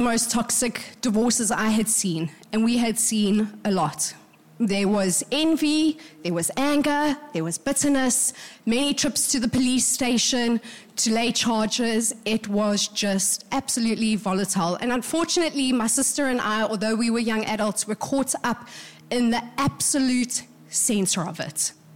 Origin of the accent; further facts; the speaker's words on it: Cape Town, Western Cape, South Africa; born there; I was born in Cape Town, yes.